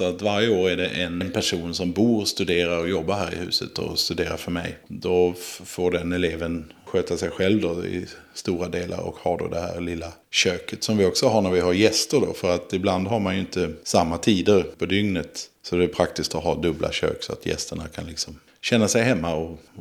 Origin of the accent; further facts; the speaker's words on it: Skåne, Sweden; som skåning är stor och fryntlig, mörk är jag